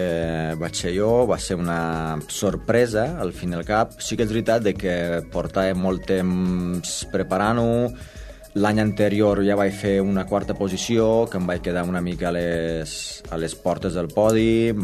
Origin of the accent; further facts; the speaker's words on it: Romania; born there; Catalan is a second language; jo vaig néixer a Romania ara fa uns 38 anys. De ben jove, amb 10 o 11 anys, et diria, ja vaig començar a fer atletisme.